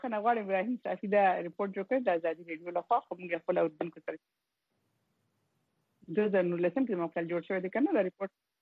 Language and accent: Pashto; Khost, Afghanistan; د خوست نه یم